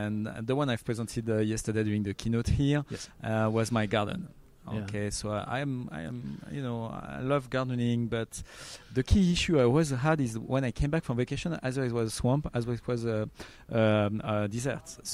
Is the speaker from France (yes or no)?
yes; France; now in Romania; Absolutely, yes. I'm French, as you can guess with my accent. I try to change it at some point.